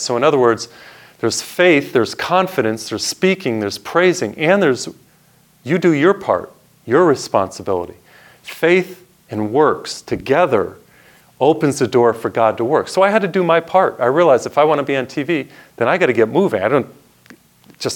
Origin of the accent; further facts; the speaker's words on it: Massachusetts, United States; And the first one was Boston, my home state.